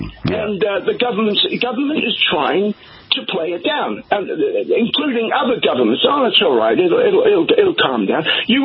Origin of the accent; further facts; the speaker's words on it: United Kingdom; I'm British.